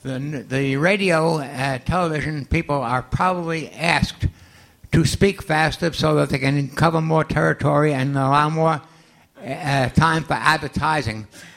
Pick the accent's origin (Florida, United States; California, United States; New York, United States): New York, United States; I come from New York, and I happen to be very close to a facility that created implements for the FBI